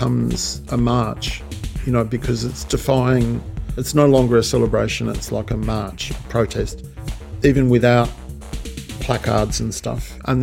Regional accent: Sydney, New South Wales, Australia; I grew up in Sydney near Macquarie Uni

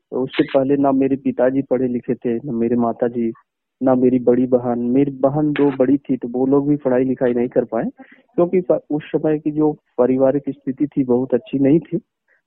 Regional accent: Jamukhariya, Bihar, India; मैं प्रॉपर बिहार राज्य के जमुई जिले के रहने वाला हूं और गांव का नाम है जामुखरहिया और झाझा प्रखंड के अंतर्गत आता है।

